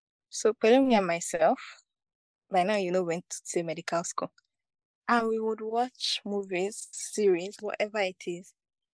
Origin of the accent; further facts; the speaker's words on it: Ogun, Nigeria; So I'm from Ogun State. I'm actually an Ijebu baby girl.